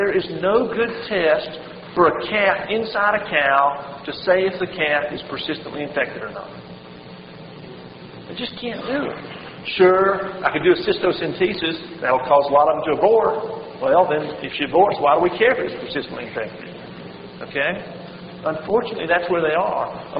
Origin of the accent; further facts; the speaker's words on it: Kentucky, United States